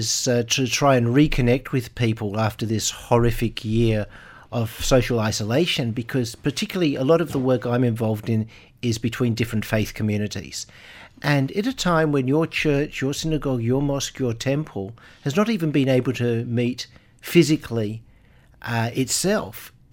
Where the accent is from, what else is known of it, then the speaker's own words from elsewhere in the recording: Sydney, New South Wales, Australia; I'm from Sydney.